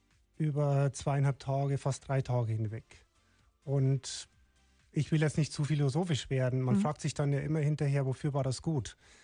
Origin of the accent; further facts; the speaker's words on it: Landau an der Isar, Bavaria, Germany; also born or lived in Landshut; 2 Wochen im Wärmebettchen und dann rüber nach Landau an der Isar, wo ich ja dann ja auch groß geworden bin.